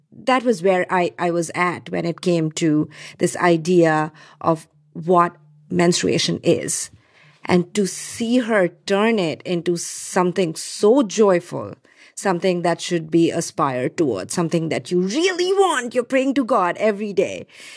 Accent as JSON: {"language": "English", "country": "India", "tie": "born or raised there", "said": "I was growing up in India"}